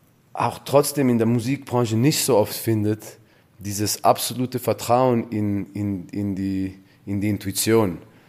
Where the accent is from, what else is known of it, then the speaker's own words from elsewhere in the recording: Wetzikon, Zurich, Switzerland; Ja, also naturnah aufgewachsen. Wie soll ich sagen? Ich bin jetzt aus Wetzikon, das ist so ein sehr urbanes Städtchen.